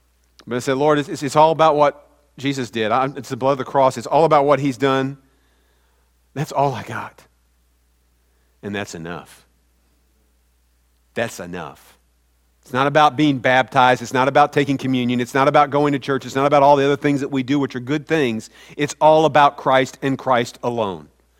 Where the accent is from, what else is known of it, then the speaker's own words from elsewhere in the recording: Midwest, United States; Because I've seen big bodies of water. I'm from the Midwest. If you didn't realize, we don't have oceans in the Midwest.